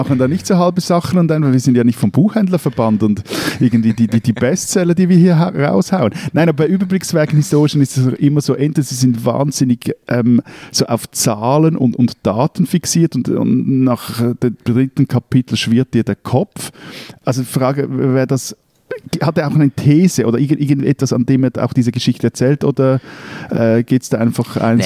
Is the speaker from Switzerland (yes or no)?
yes; Switzerland; als Schweizer